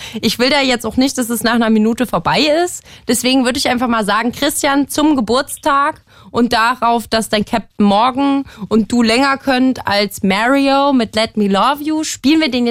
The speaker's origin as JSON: {"language": "German", "region": "Saxony", "country": "Germany", "said": "Das verstehe ich und ich komme aus Sachsen. Was denkt ihr, warum ich mir Hochdeutsch beigebracht habe?"}